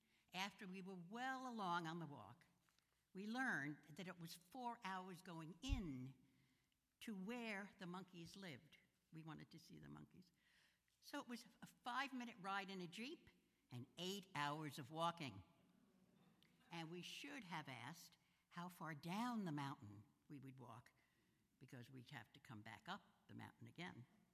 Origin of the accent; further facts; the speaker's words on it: Brooklyn, New York, United States; I grew up in Brooklyn. What's a grinding mill?